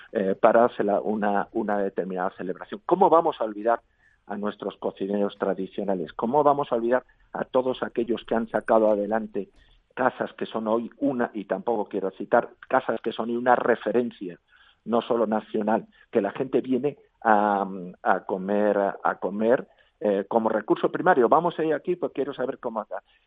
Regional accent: Segovia, Castile and León, Spain; yo soy de Segovia, lo siento

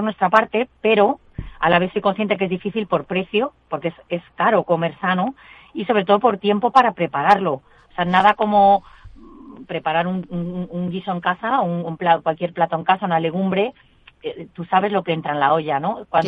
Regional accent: Galicia, Spain; born there; es que soy gallega de nacimiento, imagínate.

